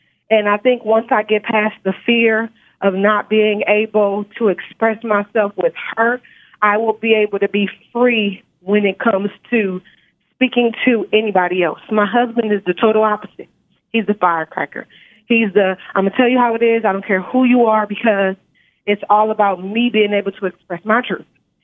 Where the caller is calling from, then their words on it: Nevada, United States; I'm calling from Nevada.